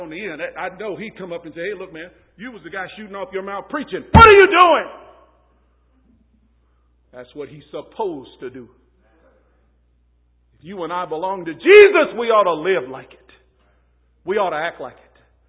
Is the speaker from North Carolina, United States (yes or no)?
no; Texas, United States; I used to do that growing up in Texas.